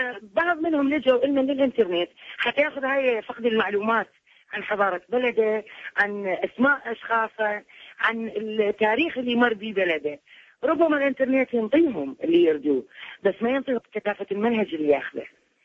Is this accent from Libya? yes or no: no; Iraq; now in Egypt; أنا من أجيت من العراق جبت شوية تربة عراقية